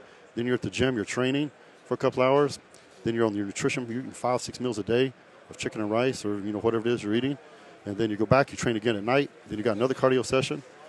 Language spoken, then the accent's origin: English; Texas, United States; I grew up in West Texas, and the only things to do in West Texas was drink beer and hunt.